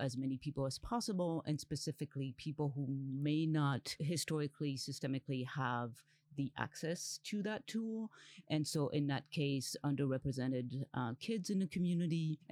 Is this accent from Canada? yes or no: no; France; accent: French; English is a second language; now in Colombia; I am originally from France, so that's the accent, although the accent is also because I am deaf and hard of hearing